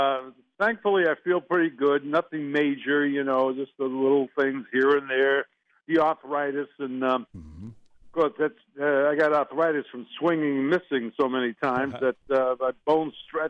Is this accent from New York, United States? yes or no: yes; Brooklyn, New York, United States; a kid growing up in Brooklyn, New York, and, just loved the sports, all around sports.